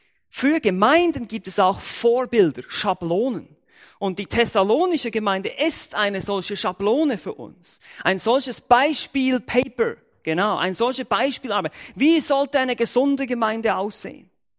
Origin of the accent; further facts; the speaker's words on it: Switzerland; first language German; Meine Muttersprache ist Deutsch, ich bin Schweizer, wie ihr sicher alle hören könnt.